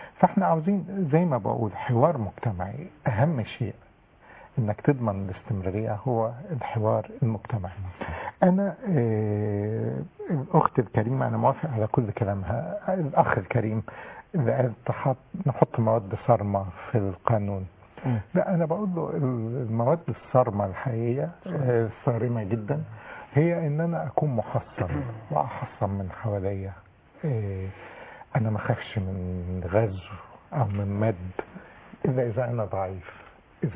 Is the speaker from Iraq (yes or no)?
no; Egypt; احنا كمصريين